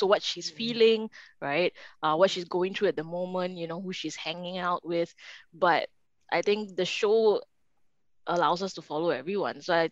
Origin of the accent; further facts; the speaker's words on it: Singapore; I'm from Singapore.